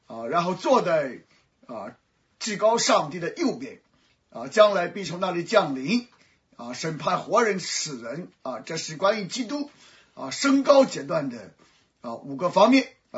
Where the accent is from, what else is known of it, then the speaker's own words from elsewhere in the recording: China; 有的时候我们中国人讲的怪怪的，基督已经升天，怎么理解他升天？